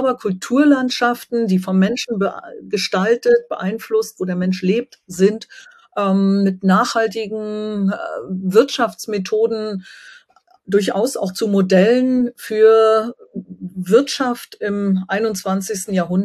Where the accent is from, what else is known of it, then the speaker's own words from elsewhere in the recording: East Germany, Germany; ich komme aus Ostdeutschland in der Ex-DDR